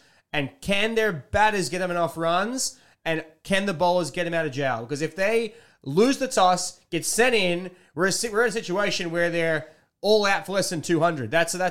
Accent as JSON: {"language": "English", "country": "Australia", "said": "it's as an Australian, you always hope that they put together big partnerships"}